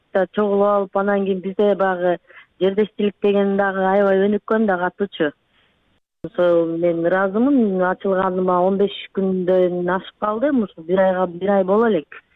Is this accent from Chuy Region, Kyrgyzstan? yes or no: no; Osh, Osh Region, Kyrgyzstan; now in Russia; Ошто төрөлүп, ошто чоңоюп өскөм. Атам кызматы боюнча ошо ошто жашап калып, анан ушул майда манты менен чоңойгонбуз да биз. Москвага келип